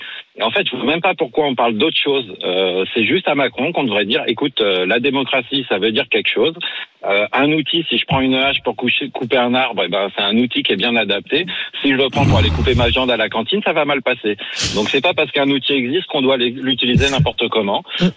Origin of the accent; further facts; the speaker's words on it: France; en tant que Français